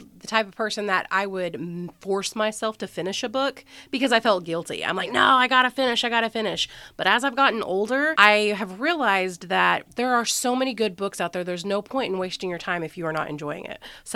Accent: Indiana, United States; And we are from Indiana, by the way.

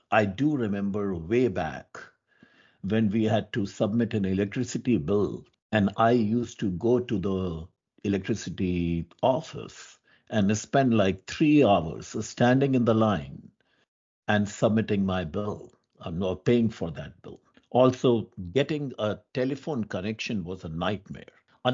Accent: Lucknow, Uttar Pradesh, India; I'm from Lucknow, and in one of my visits, I drove from Lucknow to Delhi on a freeway.

